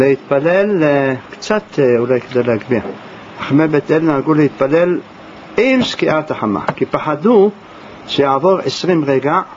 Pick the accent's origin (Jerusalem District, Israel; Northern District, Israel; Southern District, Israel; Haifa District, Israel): Jerusalem District, Israel; Jerusalem; כשהייתי ילד כל בתי הכנסת בירושלים פללו לפני הנץ.